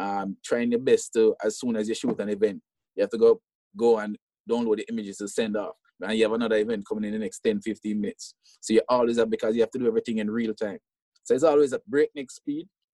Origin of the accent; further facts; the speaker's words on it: Jamaica; As a Jamaican, I kind of felt